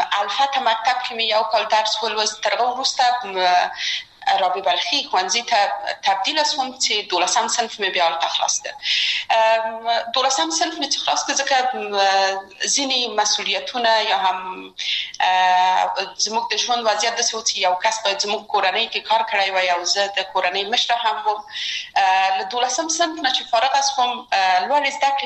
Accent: Kabul, Afghanistan; یو خو موږ د مکرایانو په ساحه کې لوی شوي وو، هلته زموږ بلدتیا ډېره زیاته وه، د ژوند شرایط ډېر زیات توپیر یې درلوده

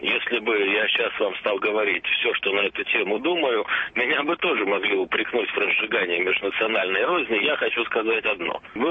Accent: Siberia, Russia; Вот я сибиряк, с одной стороны, мне не нужны конфликты там

